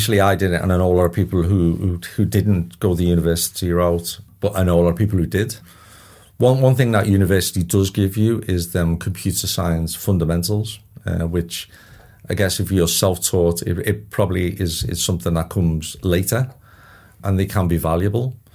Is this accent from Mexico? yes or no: no; Liverpool, North West England, United Kingdom; Like being in the UK, I'm from Liverpool originally.